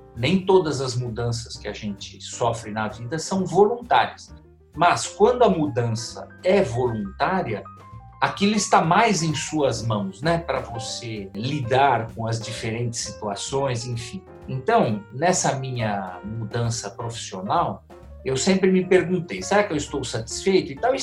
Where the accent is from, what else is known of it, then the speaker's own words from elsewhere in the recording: São Paulo, Brazil; born there; now in Campinas, Brazil; eu sou nascido em São Paulo e acabei vindo estudar em Campinas, porque eu entrei na Unicamp para fazer engenharia agrícola.